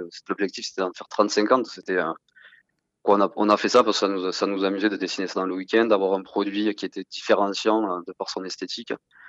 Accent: Occitanie, France; Et j'ai eu envie de revenir un peu déjà chez moi, en Aveyron

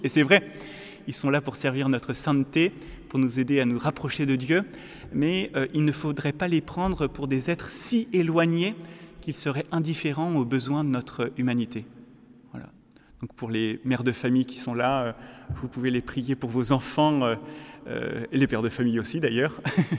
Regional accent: France; puisque je suis français et que j'ai appris à faire des dissertations en trois points

